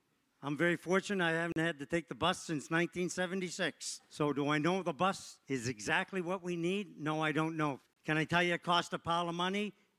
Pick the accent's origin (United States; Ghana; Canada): Canada; Saint John, New Brunswick; I grew up here in West St. John. I've lived here my whole life.